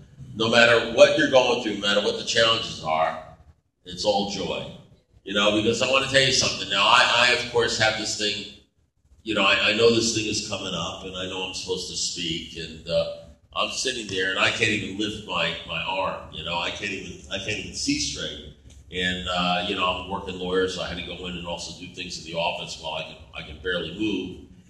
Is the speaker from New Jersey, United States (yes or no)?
no; Detroit, Michigan, United States; I said, I came from Detroit, you know.